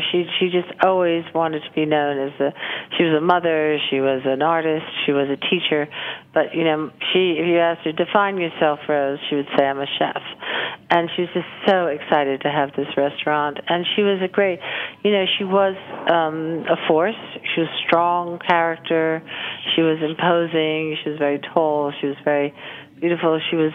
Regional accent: Woodstock, New York, United States; Well, I grew up in Woodstock

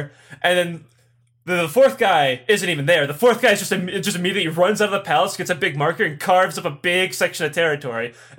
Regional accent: United States; I'm an American.

